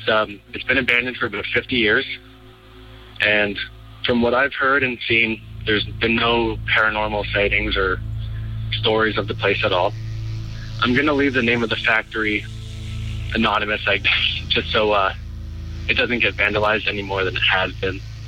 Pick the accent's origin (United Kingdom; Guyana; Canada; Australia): Canada; Toronto, Ontario; I'm from Toronto, Ontario, Canada.